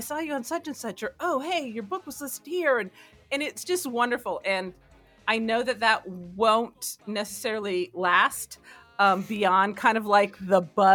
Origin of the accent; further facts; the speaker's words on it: Miami, Florida, United States; And I was really lucky growing up in Miami.